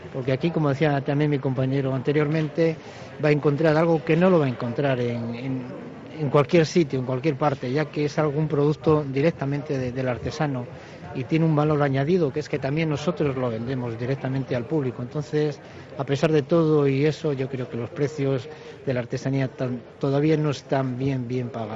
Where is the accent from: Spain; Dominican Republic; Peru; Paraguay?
Spain; La Bañeza, Castile and León; que fueron las que trajo aquí a La Bañeza, que es de donde soy